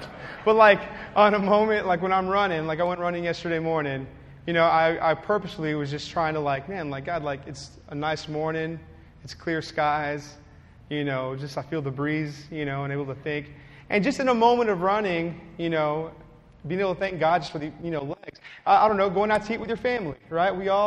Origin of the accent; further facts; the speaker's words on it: Texas, United States; I'm from the Rio Grande Valley, so it just hits home.